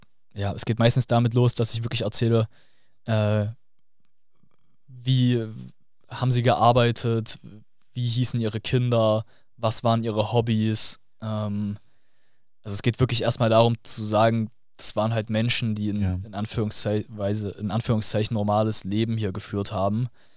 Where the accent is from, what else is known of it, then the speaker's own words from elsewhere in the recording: Zwickau, Saxony, Germany; dass ich aus meiner Jugend in Zwickau erzähle